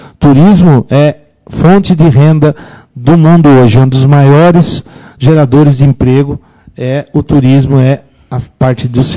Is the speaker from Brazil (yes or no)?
yes; Canguera, São Paulo, Brazil; É, sou lá de Canguera.